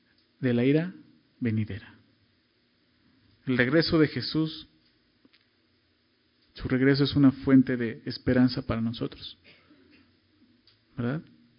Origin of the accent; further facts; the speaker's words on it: Mexico; El último día, como buen mexicano, ¿no? Ya hasta el último, ¿no?